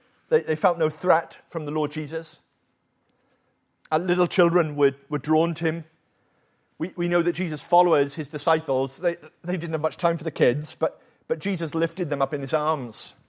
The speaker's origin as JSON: {"language": "English", "region": "Wales", "country": "United Kingdom", "tie": "born or raised there", "said": "There's a lovely hymn that I grew up on in Wales."}